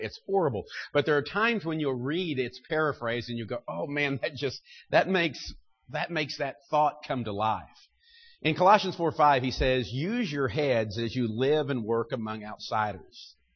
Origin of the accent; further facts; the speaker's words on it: Missouri, United States; by the way, I'm from Missouri, so you can guess where the bias will, this will be.